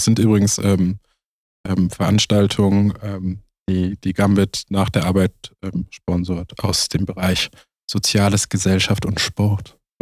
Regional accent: Germany; Ich komme aus Deutschland. Ich bin ein absoluter Kulturbanause.

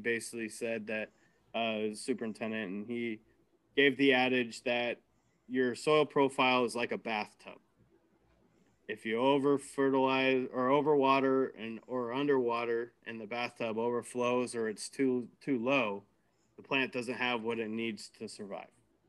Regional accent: Washington, United States; now in California, United States; I grew up in Washington, Columbia Basin. So for me, ducks, geese, pheasants.

